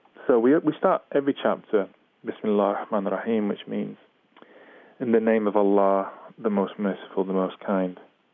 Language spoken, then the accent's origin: English; Manchester, North West England, United Kingdom